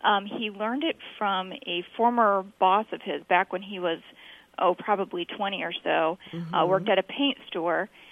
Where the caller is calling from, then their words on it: Indianapolis, Indiana, United States; I'm calling from Indianapolis.